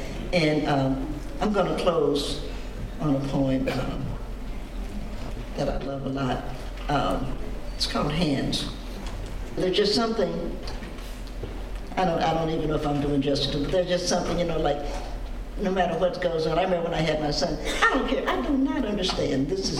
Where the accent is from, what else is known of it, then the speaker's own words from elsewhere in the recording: Knoxville, Tennessee, United States; and I'm from Knoxville, Tennessee